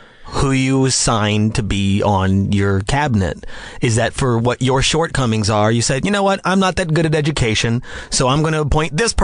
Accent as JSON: {"language": "English", "town": "Las Vegas", "region": "Nevada", "country": "United States", "tie": "born or raised there", "said": "Grew up in Las Vegas, Nevada."}